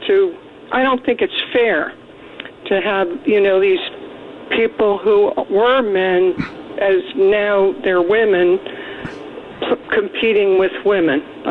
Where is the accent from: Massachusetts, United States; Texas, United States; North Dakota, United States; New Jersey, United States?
New Jersey, United States; I played a lot of sports growing up in North Jersey.